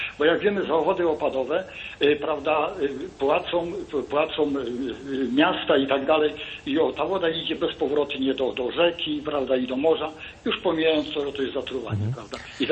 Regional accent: Sieradz, Łódź Voivodeship, Poland; ja tutaj właśnie jestem z Sieradza, sieradzkiego, gdzie główny właściwie bardzo duża produkcja i rolna, warzywna, ziemniaki i tak dalej.

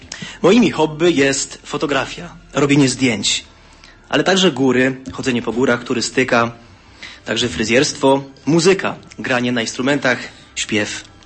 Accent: Lesser Poland, Poland; spod stolic, spod Krakowem.

